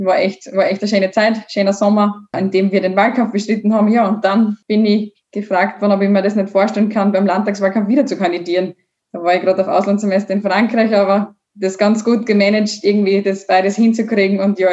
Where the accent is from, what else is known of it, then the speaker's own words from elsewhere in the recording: Bad Radkersburg, Styria, Austria; Ich komme ja aus Bad Radkersburg, wir haben einen großen Bereich rund um die Gesundheit, um die Kur- und die Reha-Betriebe.